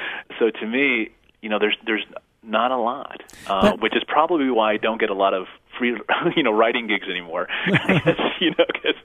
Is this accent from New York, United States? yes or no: no; El Paso, Texas, United States; born or raised there; first language Spanish; English is a second language